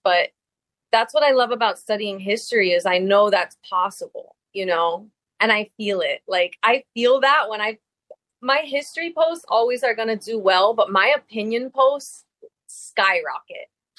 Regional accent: Redland, Florida, United States; also born or lived in Miami; but I grew up in Redland, which is its own culture. And then I also, you know, spent a lot of time of my formative years in Miami proper.

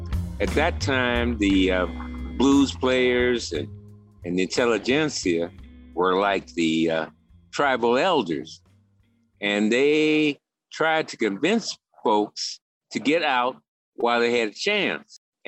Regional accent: New Orleans, Louisiana, United States; now in Chicago, United States; people who were started out living and born and raised in New Orleans and ended up in the Windy City, freezing our butts off in the winter

